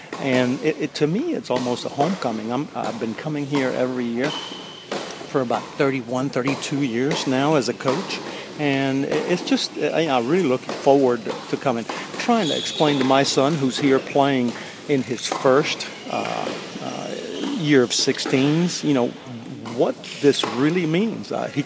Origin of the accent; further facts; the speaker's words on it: Puerto Rico; moved away as an adult; now in United States; I grew up in Puerto Rico, and I went to the University of Georgia. And, here I am about 45 years later. I'm still here at Georgia.